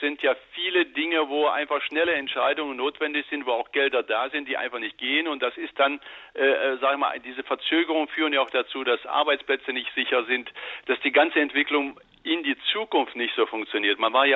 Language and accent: German; Thuringia, Germany; Also das muss ich schon als Thüringer sagen.